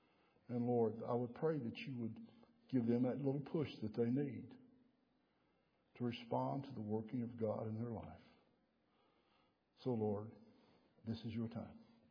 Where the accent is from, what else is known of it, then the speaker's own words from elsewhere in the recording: Texas, United States; accent: Texas; Putting up with my Texas accent.